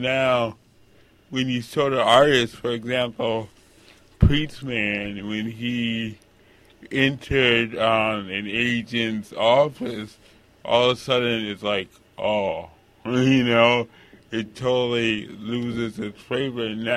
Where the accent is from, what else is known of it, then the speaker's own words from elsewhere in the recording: New York, United States; You know, I grew up in New York, so I saw, you know, hip-hop artists on the corners back in the 70s